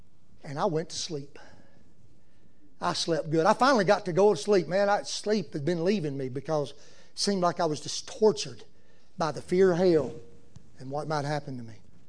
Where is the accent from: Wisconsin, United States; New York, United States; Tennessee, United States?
Tennessee, United States; born there; So I was born in Middle Tennessee. I really am a hillbilly.